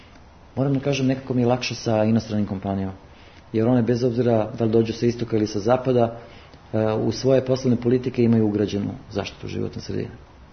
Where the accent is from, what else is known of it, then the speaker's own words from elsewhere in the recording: Kladovo, Bor District, Serbia; rođen sam u Kladovu, dakle, rastao sam praktično sa, na primjer, hidroelektranom Đerdap.